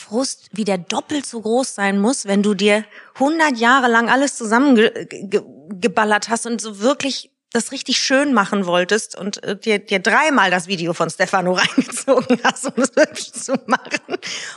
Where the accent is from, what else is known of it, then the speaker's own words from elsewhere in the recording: France; Und ich sag's nicht nur als Französin